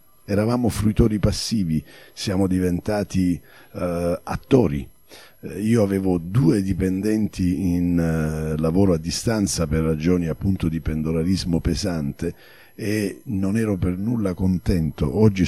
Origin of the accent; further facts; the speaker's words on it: Apulia, Italy; fanno parte del mio vissuto interiore, da salentino